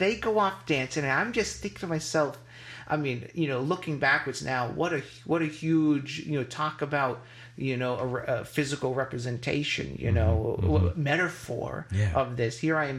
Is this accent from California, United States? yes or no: no; Palmer, Massachusetts, United States; I'm from Palmer, Massachusetts.